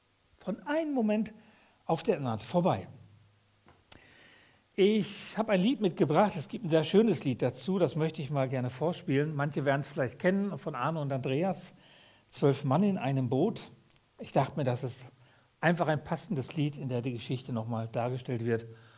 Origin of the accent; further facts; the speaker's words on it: North Rhine-Westphalia, Germany; Bei uns im Ruhrgebiet würde man sagen, boah ey, der hat voll was am Kasten, ne?